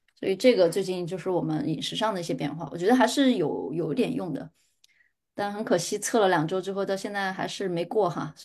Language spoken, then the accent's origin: Chinese; Hunan, China; 作为一个湖南人，你没有吃2碗。